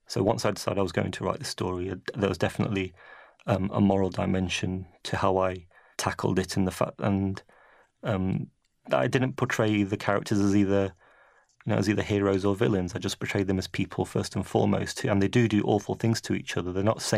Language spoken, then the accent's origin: English; England, United Kingdom; born there; I was born in England